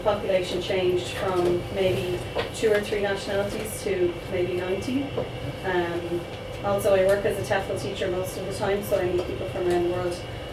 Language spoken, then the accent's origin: English; Dublin, Leinster, Ireland; I grew up in West Dublin in a place called Blanchardstown, which is a suburb of Dublin. Lots of my ancestors are from Cork and from Skibbereen.